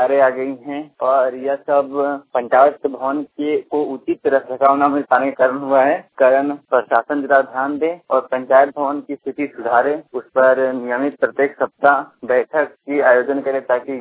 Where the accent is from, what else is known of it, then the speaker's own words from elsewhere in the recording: Kathikund, Jharkhand, India; अपने ग्राम के काठीकुंड गांव के पंचायत के अंतर्गत जा रहा हूँ।